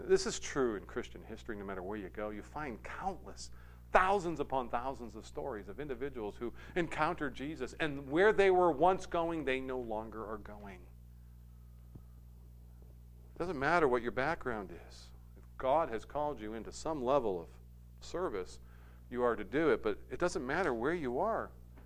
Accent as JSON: {"language": "English", "town": "Manchester", "region": "New Hampshire", "country": "United States", "tie": "born or raised there", "said": "when I grew up in Manchester, I went to Central High School."}